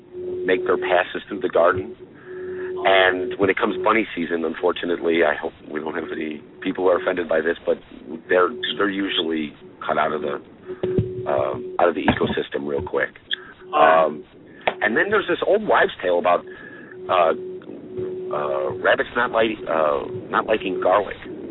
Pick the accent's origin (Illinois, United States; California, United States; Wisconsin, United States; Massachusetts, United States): Illinois, United States; Chicago; now in St. Louis, United States; Growing up in Chicago, as a kid, I was used to seeing the city rat problem.